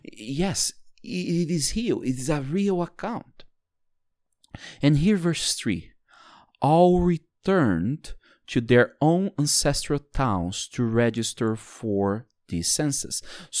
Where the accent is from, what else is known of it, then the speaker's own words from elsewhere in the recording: São Paulo, Brazil; now in Saskatoon, Canada; So I had to leave Saskatoon and then go back to Brazil, to the province of, or the state of São Paulo, to the city of São Paulo, because I'm from the city, right?